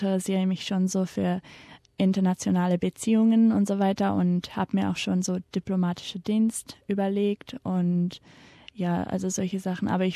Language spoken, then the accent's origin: German; Australia; now in Mannheim, Germany; also in meinem Studium selber von meinen Kommilitonen eigentlich bin ich schon als so Australierin akzeptiert, also gesehen